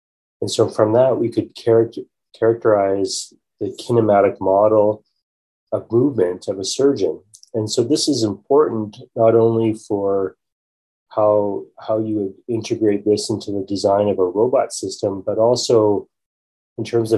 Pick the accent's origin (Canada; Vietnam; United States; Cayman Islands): Canada; Calgary, Alberta; I grew up in Calgary, Alberta.